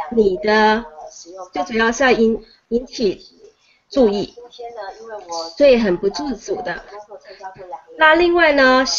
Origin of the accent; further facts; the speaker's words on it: Pennsylvania, United States; 我是来自宾州